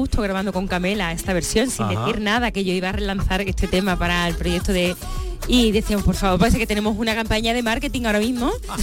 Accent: Coria, Extremadura, Spain; he vivido mucho tiempo fuera, he vivido en Madrid, pero yo tenía 3 días libres y me venía a Coria. O sea, Coria es mi... O sea, porque es mi pueblo

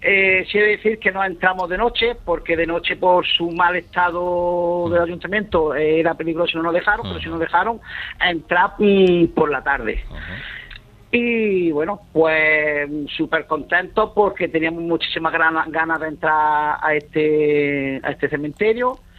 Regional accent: Jaén, Andalusia, Spain; porque somos de Jaén.

